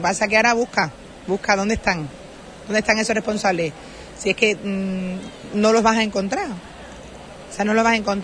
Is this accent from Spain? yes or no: yes; Andalusia, Spain; Como onubense, que tanto me duele mi tierra